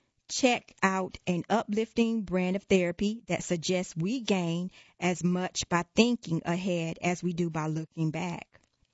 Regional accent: Sri Lanka; now in Southington, United States; My father, I grew up in Sri Lanka with 2 older brothers.

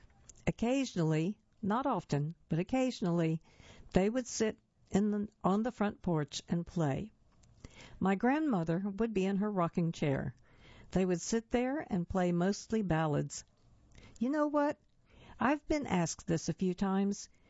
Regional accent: Texas, United States; Growing up in Texas, I was exposed to progressive country like

